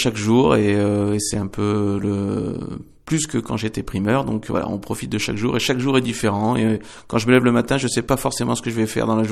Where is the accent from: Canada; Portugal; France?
France; Grenoble, Auvergne-Rhône-Alpes; Alors, je suis grenoblois, j'ai vécu 22 ans à Fontaine. J'ai rejoint mon épouse, on s'est installé sur Vorep, dans la maison de sa grand-mère, qui était l'ancienne école de Vorep.